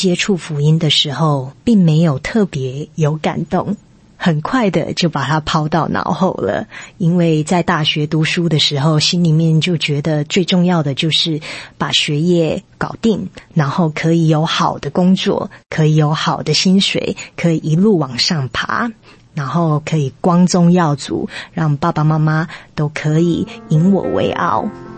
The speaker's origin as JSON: {"language": "Chinese", "country": "United States", "tie": "born or raised there", "said": "虽然我是在美国长大的小孩，英文对我来说没有问题"}